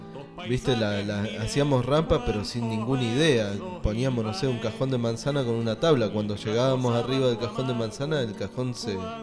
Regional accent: José C. Paz, Buenos Aires Province, Argentina; yo vivía en un barrio de chico, en una zona en el Gran Buenos Aires, en José Cepas.

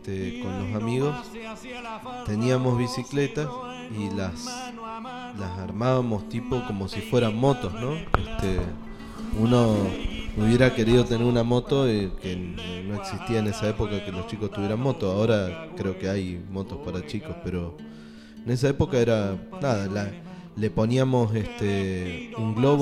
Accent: José C. Paz, Buenos Aires Province, Argentina; yo vivía en un barrio de chico, en una zona en el Gran Buenos Aires, en José Cepas.

